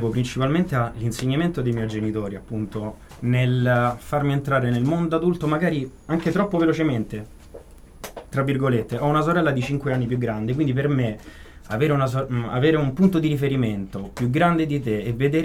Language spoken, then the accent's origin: Italian; Rome, Lazio, Italy; born there; No, comunque sia, sono nato a Roma.